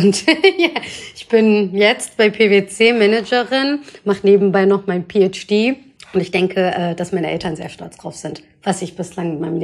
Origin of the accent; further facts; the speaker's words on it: Bad Wildungen, Hesse, Germany; wir sind in Bad Wildungen groß geworden, das ist nochmal eine Kleinstadt, damals sind meine Eltern dorthin gekommen